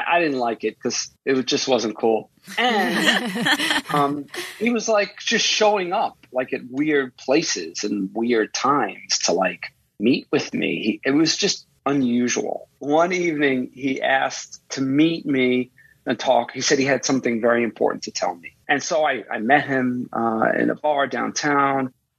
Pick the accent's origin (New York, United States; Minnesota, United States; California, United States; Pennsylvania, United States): New York, United States; I'm a New Yorker.